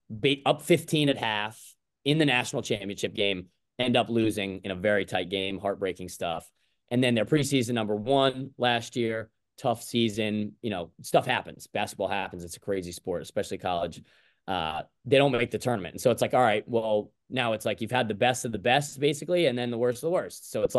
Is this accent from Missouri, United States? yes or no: no; New York City, New York, United States; Via New York City, yes, sir. Born and raised in New York City.